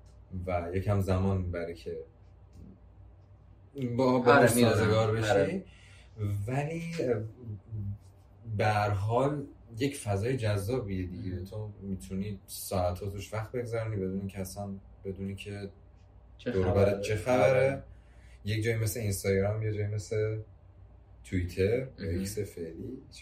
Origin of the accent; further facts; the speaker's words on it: Iran; ولی من نمیدونم چرا ما ایرانی ها، خودم هم مثلا، نتونستیم باش ارتباط بگیریم